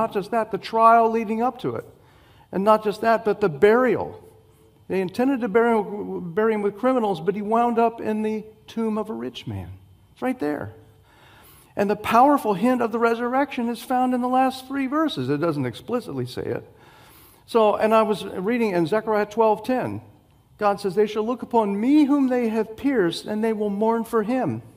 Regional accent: Florida, United States; I'm from the South. I'm from Florida.

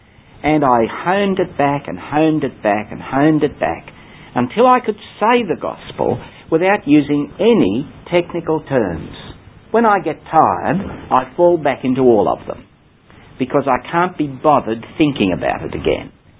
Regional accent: England, United Kingdom; One of our biggest problems at the present moment, in my opinion, is that we're English

